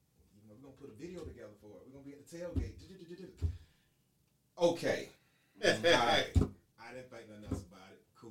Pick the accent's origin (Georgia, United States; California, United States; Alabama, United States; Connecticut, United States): Georgia, United States; West Point; also born or lived in LaGrange; like I said, I was born in LaGrange, but I moved in West Point, like, 04, 05, shit like that.